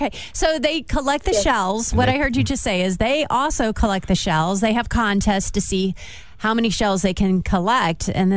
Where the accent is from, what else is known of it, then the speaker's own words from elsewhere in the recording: Indiana, United States; accent: Southern; I grew up around cicadas in Southern Indiana.